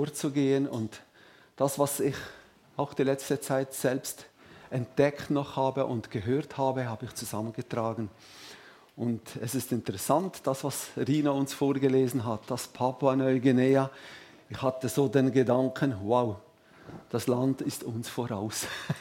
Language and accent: German; Graubünden, Switzerland; Also ich bin kein Walliser, ich bin ein Bündner.